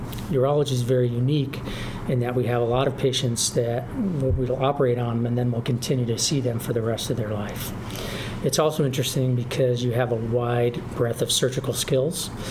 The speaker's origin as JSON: {"language": "English", "town": "Council Bluffs", "region": "Iowa", "country": "United States", "tie": "born or raised there", "said": "I'm originally from Council Bluffs, Iowa."}